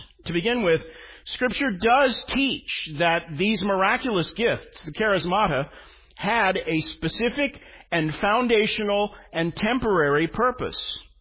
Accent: Tulsa, Oklahoma, United States; And I grew up in Tulsa, Oklahoma, and my best friend was the son of a famous charismatic faith healer.

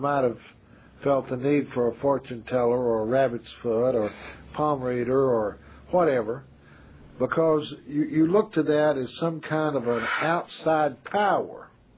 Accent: Pasadena, California, United States; Now, we have a lady down in my hometown here in Pasadena, where I live now anyway, and she has a palm out on the street there, and I pass it practically every day.

